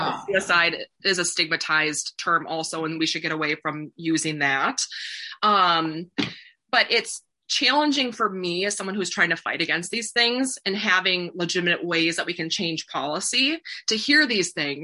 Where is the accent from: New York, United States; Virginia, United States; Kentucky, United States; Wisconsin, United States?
Wisconsin, United States; Appleton; I was in Appleton, Wisconsin for a holiday. That's where I grew up. I grew up in Wisconsin.